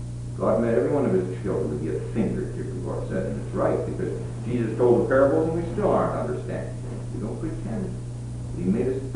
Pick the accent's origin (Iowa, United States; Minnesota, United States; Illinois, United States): Minnesota, United States; Minneapolis; I knew a little bit of it because I grew up in Minneapolis where the Swedes were still around.